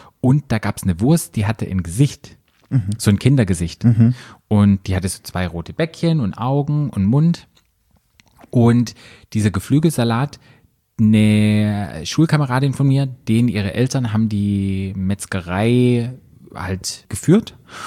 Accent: Baden-Württemberg, Germany; bei uns im Schwarzwald sagen wir Sachet.

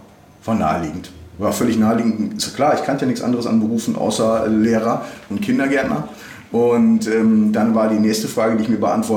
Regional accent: Bocholt, North Rhine-Westphalia, Germany; now in Cologne, Germany; also als gebürtiger Bocholter, also als Niederrheiner

